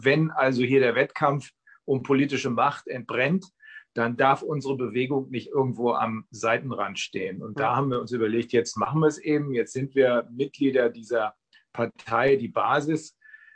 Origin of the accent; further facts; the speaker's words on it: Bremen, Germany; ich komme ja eigentlich aus Bremen. Bremen ist die freie und Hansestadt Bremen, so heißt sie.